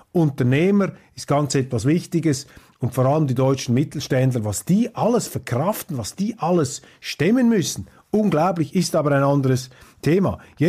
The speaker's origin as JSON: {"language": "German", "country": "Switzerland", "said": "So lange gibt es jetzt die Demokratie dort auch noch nicht, wie bei uns in der Schweiz."}